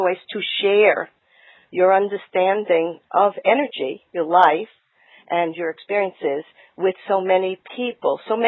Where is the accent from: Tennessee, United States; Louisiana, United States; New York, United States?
New York, United States; And Dee, you know, I grew up in New York in a Jewish family, and you just described everything that was given to me.